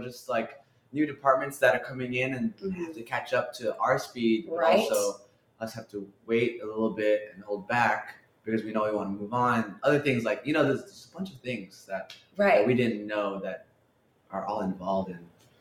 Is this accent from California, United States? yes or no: yes; San Diego, California, United States; San Diego.